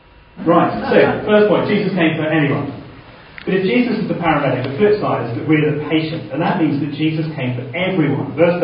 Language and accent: English; London, United Kingdom; I was brought up in London. I love London.